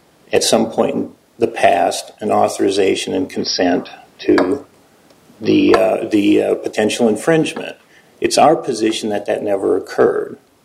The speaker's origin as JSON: {"language": "English", "town": "St. Louis", "region": "Missouri", "country": "United States", "said": "I'm from St. Louis. I prefer to be there, Judge."}